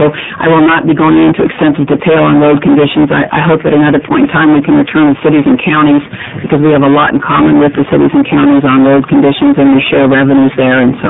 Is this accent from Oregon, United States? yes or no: yes; Beaverton, Oregon, United States; I was born in Quality Hospital and raised in Beaverton